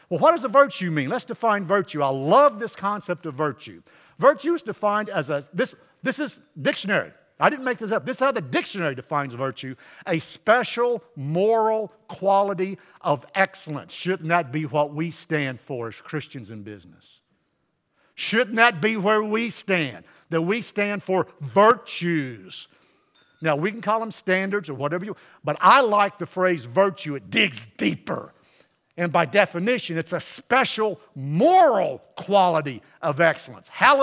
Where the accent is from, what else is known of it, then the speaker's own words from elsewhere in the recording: Bowling Green, Kentucky, United States; born there; I was born in Bowling Green. I have my bachelor's and master's from Western Kentucky University. My family is 7-8 generations deep.